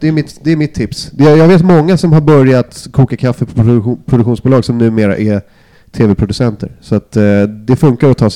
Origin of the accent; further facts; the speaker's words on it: Lidingö, Stockholm County, Sweden; also born or lived in Nynäshamn; Jag är från Nynäshamn från början. Och sen flyttade vi till Lidingö när jag var 13 typ. När jag gick i sjuan. Och sen växte jag upp där, kan man säga. Tills jag flyttade hemifrån. När jag var 18 eller någonting. Så Nynäs och Lidingö.